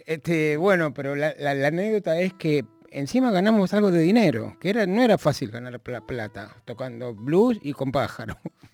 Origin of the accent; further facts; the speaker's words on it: Buenos Aires, Argentina; Yo soy de Floresta, sí.